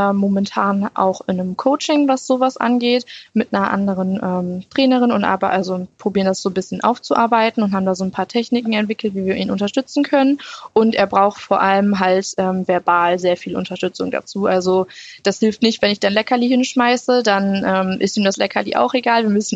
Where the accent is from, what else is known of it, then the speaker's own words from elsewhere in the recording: Lower Saxony, Germany; Ja, also wir kommen ja aus Niedersachsen